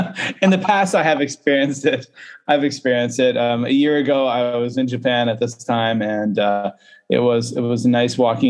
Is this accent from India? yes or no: no; Canada; now in China; I am a Canadian living in China playing Mundy.